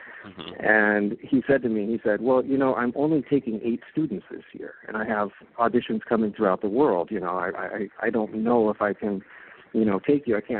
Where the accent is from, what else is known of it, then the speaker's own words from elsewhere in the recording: Des Moines, Iowa, United States; now in California, United States; Well, actually, I grew up in Iowa, in Des Moines, Iowa, and went to school there my undergrad. And I always dreamed of coming out to California